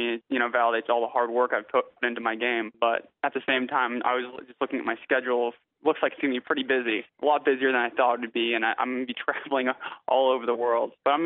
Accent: United States; Ideally, I'd love to play in the U.S., you know, being an American, but I'm enjoying my time in Europe and in Asia

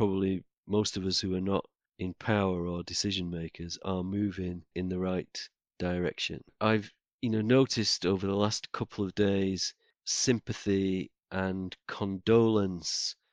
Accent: Yorkshire and the Humber, United Kingdom; And I'm a Yorkshire man.

